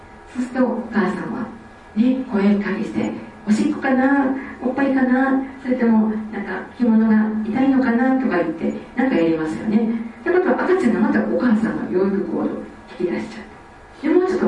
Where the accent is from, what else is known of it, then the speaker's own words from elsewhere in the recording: Osaka, Japan; なんかこっちで私大阪から来た時に